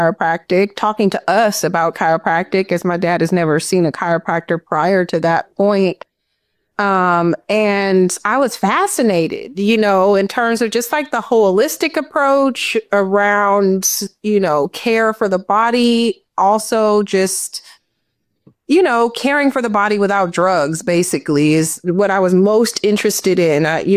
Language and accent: English; San Francisco, California, United States; I grew up in San Francisco in the Western Addition neighborhood, which now has a new name, but the area just above downtown, really beautiful area in San Francisco, born and raised.